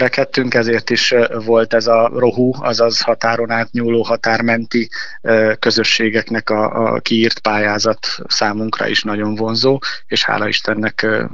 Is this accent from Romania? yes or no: yes; Transylvania, Romania; én is palciumi erdélyi származású vagyok, egy városból származunk Mike Pállal